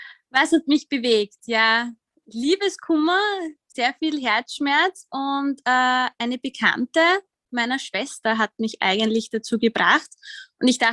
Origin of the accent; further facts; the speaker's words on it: Austria; ich bin Österreicherin, wie man wahrscheinlich hört, und bin 30 Jahre